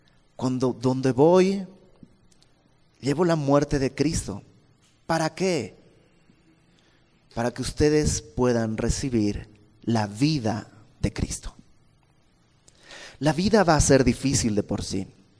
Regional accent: Tlaquepaque, Jalisco, Mexico; yo no soy ni de barro, yo soy de Tlaquepaque.

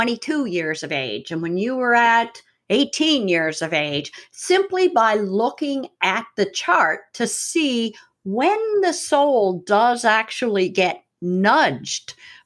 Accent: Newfoundland and Labrador, Canada; moved away; also born or lived in Nova Scotia; I'm a newfie. So I never knew anything about astrology growing up in Newfoundland. Moved to Nova Scotia

